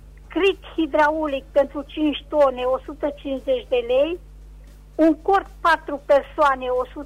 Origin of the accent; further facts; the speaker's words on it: Reșița, Caraș-Severin, Romania; din Reșița și am câteva anunțuri de făcut.